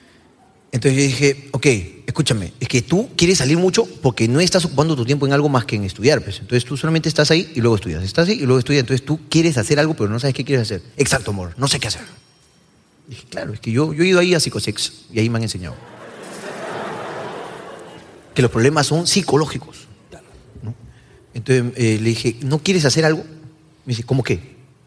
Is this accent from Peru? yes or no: yes; Lima, Peru; yo a los 19 años recién salí de Lima por primera vez. Que me fui a Tarapoto, mi primer viaje.